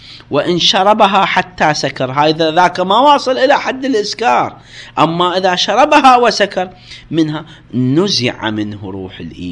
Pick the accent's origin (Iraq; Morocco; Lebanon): Iraq; عندنا في العراق يسموها العرق تمام